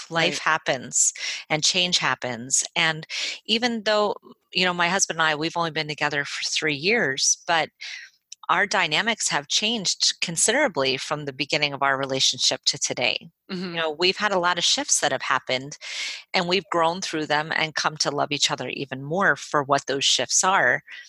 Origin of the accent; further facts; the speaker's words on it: New Jersey, United States; You know, I'm from Jersey. I fight all the time.